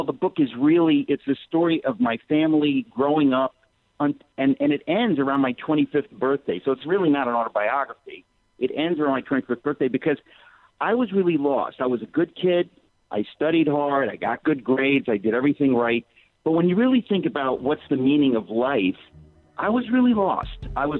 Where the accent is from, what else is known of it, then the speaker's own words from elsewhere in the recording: New York City, New York, United States; born there; I was born in New York City. My parents came from the old country. My father came from Greece. My mother came from Germany. They met in an English class in Manhattan in 1956.